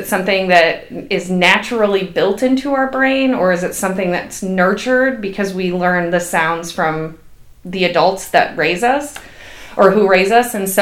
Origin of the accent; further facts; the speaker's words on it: Indiana, United States; I grew up outside of Chicago in Northwest Indiana, and I come here